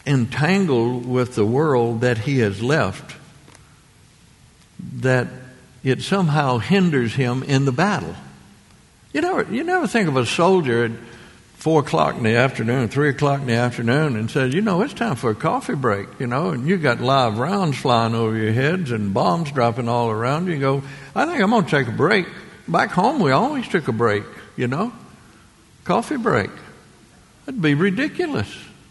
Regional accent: Mississippi, United States; Okay, we didn't have any toys in Mississippi. You had a gun. That's about it.

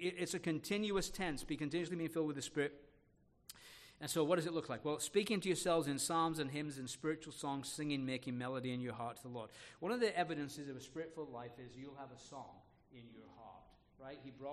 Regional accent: England, United Kingdom; I'm just kind of saying that as an Englishman.

